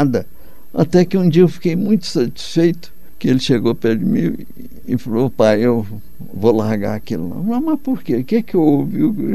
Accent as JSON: {"language": "Portuguese", "country": "Brazil", "said": "Toda a vida como brasileiro, futebol, eu toda a vida"}